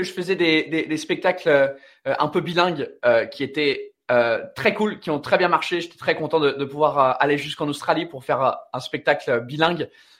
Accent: England, United Kingdom; French is a second language; now in France; ce que je raconte c'est ma vie d'expatrié anglais en France

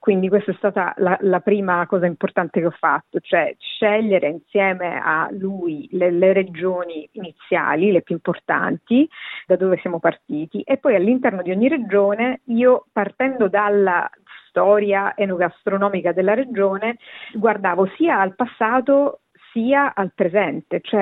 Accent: Sicily, Italy; perché io sono siciliana e perché per me è stata una grande sfida raccontare le cose che io penso che siano più importanti della mia Sicilia

